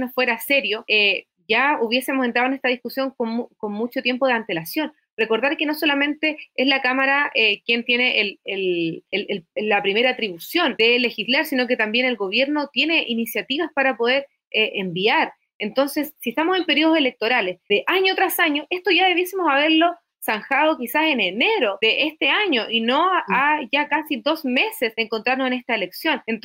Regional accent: Chile; donde defendimos nuestros ideales que tenemos como chilenos

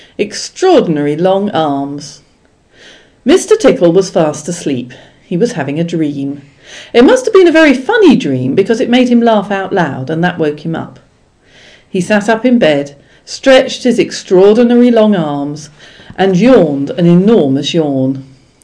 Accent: Guildford, South East England, United Kingdom; I was brought up in Guildford in Surrey, England, and born in 1958, and I'm female.

